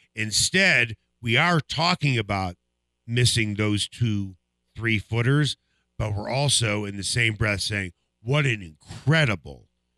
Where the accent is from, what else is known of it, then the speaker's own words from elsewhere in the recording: United States; and I'm an American first, but stop it with the USA, USA chance when Rory McIlroy misses a putt.